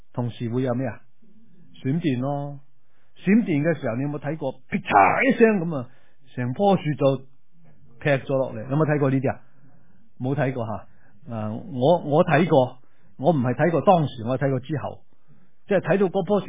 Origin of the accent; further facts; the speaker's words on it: China; 我哋中国人咧一听到打雷咧就会讲乜嘢？雷公